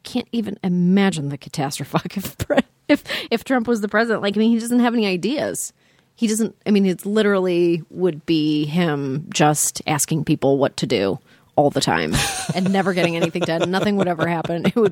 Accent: Canada; now in United States; We're also American, don't you know? We did get our citizenship.

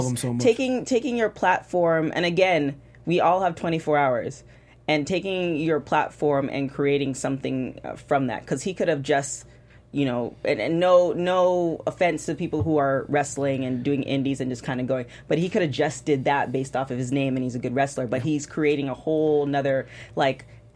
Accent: Canada; However, you know I'm a Canadian, so I'm always bringing up my Canadians.

